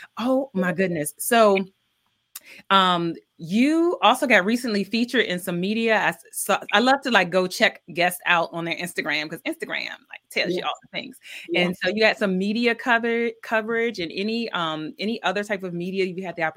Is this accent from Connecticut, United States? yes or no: no; Milledgeville, Georgia, United States; Wait, I'm from Georgia. I was born in Milledgeville, Georgia.